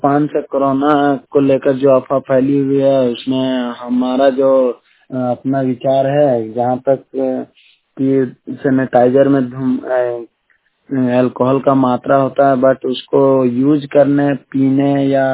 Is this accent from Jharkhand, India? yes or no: yes; Vishnugarh, Jharkhand, India; और मैं विष्णुगढ़ से हूँ।